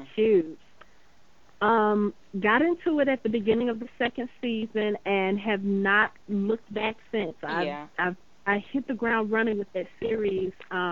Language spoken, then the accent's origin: English; Atlanta, Georgia, United States; You know, growing up in Atlanta, I've always heard about Dragon